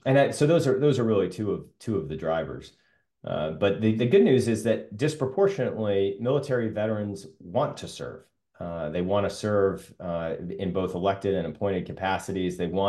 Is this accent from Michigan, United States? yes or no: no; Charlotte, North Carolina, United States; I had the good fortune of working at Duke Energy in my hometown of Charlotte